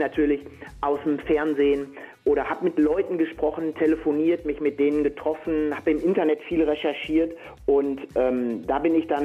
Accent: North Rhine-Westphalia, Germany; Ich bin hier in Nordrhein-Westfalen aufgewachsen, im Ruhrgebiet

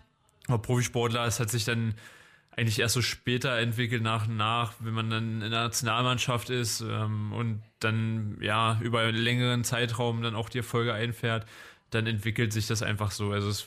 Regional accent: Schwedt, Brandenburg, Germany; now in Potsdam, Germany; ich bin aus Schwedt, gebürtig aus Schwedt, bin dann zur 7. Klasse damals auf die Sportschule gekommen.

